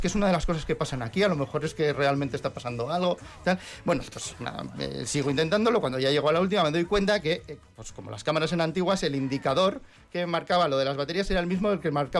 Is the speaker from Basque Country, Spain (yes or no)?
yes; Bilbao, Basque Country, Spain; born there; Nací en Begoña, no puedo evitarlo.